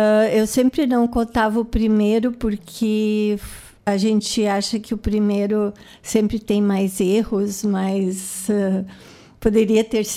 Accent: Santo Ângelo, Rio Grande do Sul, Brazil; also born or lived in Estância Velha; now in São Lourenço do Sul, Brazil; Eu sou natural de Santo Ângelo. Morei muitos anos depois de casada em Estância Velha e nós escolhemos, quando nos aposentamos, morar em São Lourenço do Sul.

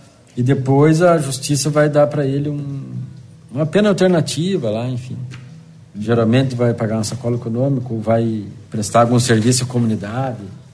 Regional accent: Passo Fundo, Rio Grande do Sul, Brazil; eu sou oriundo de Passo Fundo, terceira Itamon, e já tenho mais de 32 anos de Brigada Militar.

